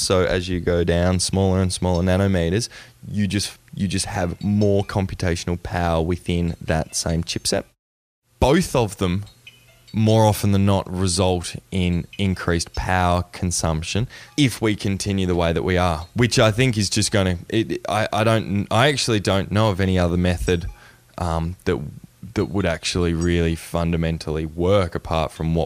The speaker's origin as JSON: {"language": "English", "country": "Australia", "said": "I'm Australian. Me sending money back to Australia is just a nightmare."}